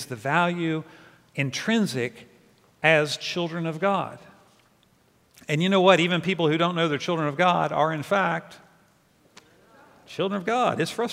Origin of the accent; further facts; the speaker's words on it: Virginia, United States; And I didn't even know this history, and I grew up in Virginia.